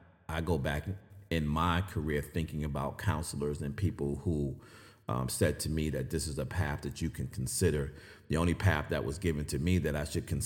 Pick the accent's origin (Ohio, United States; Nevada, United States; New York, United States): New York, United States; I grew up in New York.